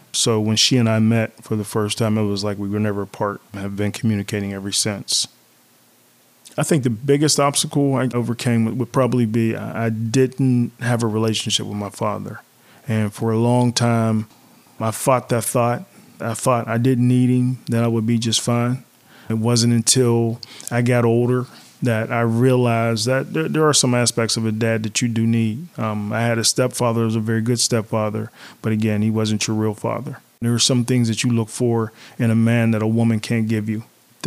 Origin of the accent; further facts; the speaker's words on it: South Carolina, United States; now in Pittsburgh, United States; Migration from South Carolina to Pittsburgh. Very hard transition. Coming from a southern background to a city background.